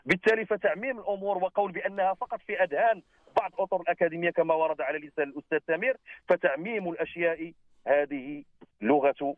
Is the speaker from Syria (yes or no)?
no; Morocco; فنحن كذلك مغاربه، نحن ابناء هذا الوطن، تكوننا في المدرسه المغربيه،